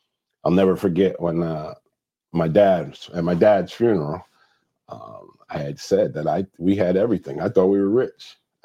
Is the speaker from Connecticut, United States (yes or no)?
yes; New Haven, Connecticut, United States; I'm from New Haven, Connecticut. Grew up on Southwest Drive, then moved over to Division Street, New Hallville